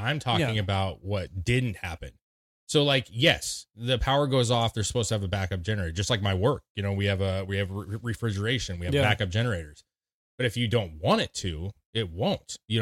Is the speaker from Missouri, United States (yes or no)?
no; Portland, Oregon, United States; especially when we grew up in Portland, you have, you know, good sized ships going through, you know, all the time and tons of bridges